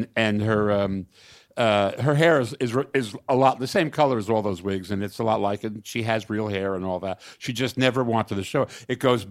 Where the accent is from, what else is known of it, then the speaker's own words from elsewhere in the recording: New Jersey, United States; I grew up in Jersey and we avoided them.